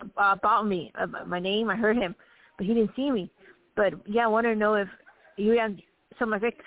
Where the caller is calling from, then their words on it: Arizona, United States; Hi, yes, I'm Pastor. This is … Arizona, and thank you for taking my call.